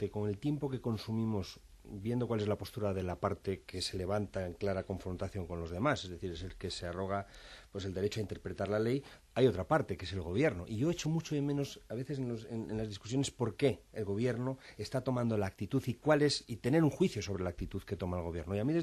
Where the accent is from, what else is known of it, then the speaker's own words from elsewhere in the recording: Spain; como ciudadano español